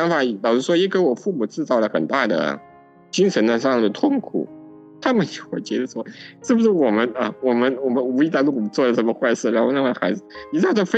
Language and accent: Chinese; China; 他们对传统的苦难的观念跟我们中国人差不多